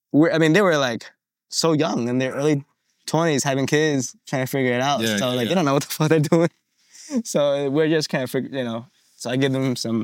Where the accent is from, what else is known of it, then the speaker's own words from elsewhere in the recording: Phoenix, Arizona, United States; I grew up in Phoenix. This is all in Phoenix.